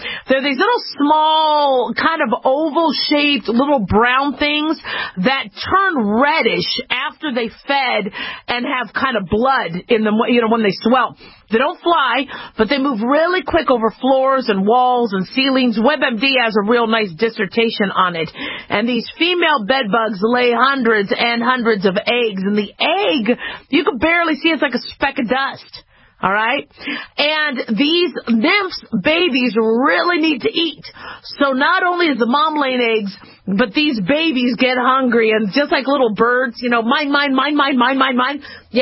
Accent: Phoenix, Arizona, United States; also born or lived in Los Angeles / Las Vegas; You know, I grew up in Phoenix, Arizona. I was born in L.A., but I spent most of my years in Phoenix, Arizona, and Las Vegas, Nevada.

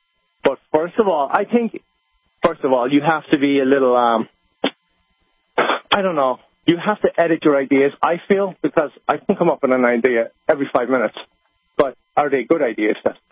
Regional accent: Ireland; and I'm from Ireland

